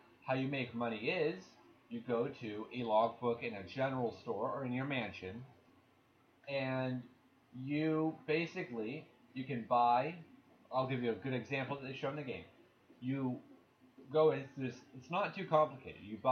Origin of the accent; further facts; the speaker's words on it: Canada; Now, I love history. I'm Canadian.